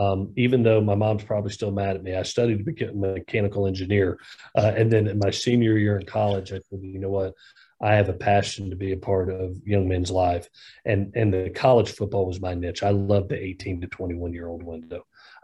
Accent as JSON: {"language": "English", "region": "Southeast", "country": "United States", "tie": "born or raised there", "said": "I grew up in the Southeast. I knew the talent level of the Southeast when it comes to players."}